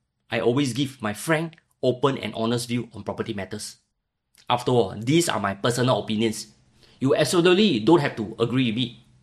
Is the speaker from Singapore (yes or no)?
yes; Singapore; As a Singaporean, of course, I pray for our country to continue doing well on the world stage.